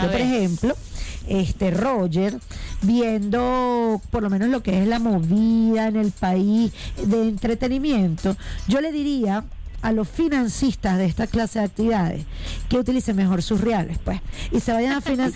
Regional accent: Táchira, Venezuela; porque yo soy de Táchira.

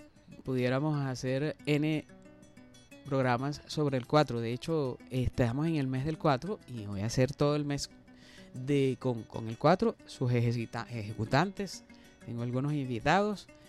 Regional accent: Venezuela; el 4 es Venezuela, el 4 somos los venezolanos.

